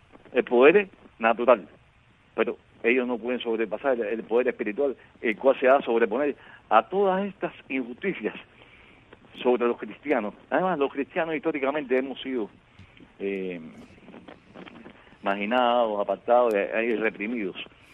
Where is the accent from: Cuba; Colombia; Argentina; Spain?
Cuba; Yo soy cristiano, pero como cubano yo estoy en todo mi derecho de poder ir allí.